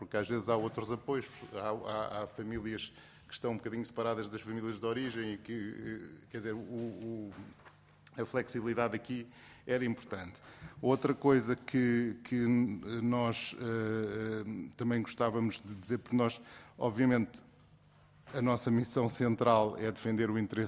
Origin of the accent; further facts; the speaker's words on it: Lisbon, Portugal; Portanto, eu, como sou de Lisboa